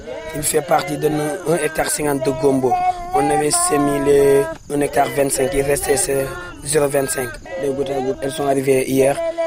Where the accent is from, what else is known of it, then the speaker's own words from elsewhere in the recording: Saint-Louis, Senegal; Je viens de Saint-Louis, au nord. Je viens de Saint-Louis et là-bas, on ne cultive presque pas. On cultive, mais dans la vallée, au niveau des villages. Mais mes parents ne sont pas des agriculteurs.